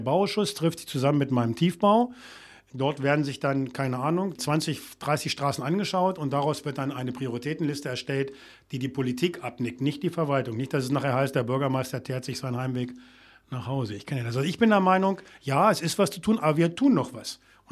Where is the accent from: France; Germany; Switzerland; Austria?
Germany; Bad Lauterberg, Lower Saxony; Ich wohne übrigens selber in Barbis. Ich bin in der Kernstadt geboren und aufgewachsen, wohne jetzt in Barbis